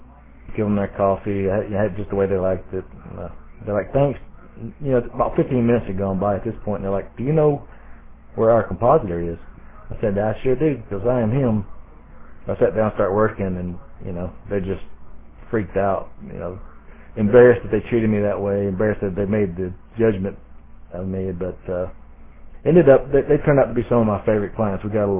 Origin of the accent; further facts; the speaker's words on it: the South, United States; accent: Southern; My southern accent didn't help at all initially with clients.